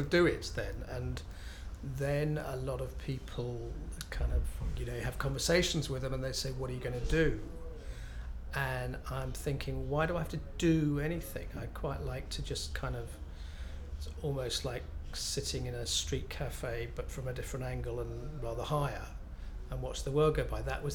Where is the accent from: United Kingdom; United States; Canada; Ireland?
United Kingdom; Nottingham, East Midlands; I'm 55 and I come from Nottingham.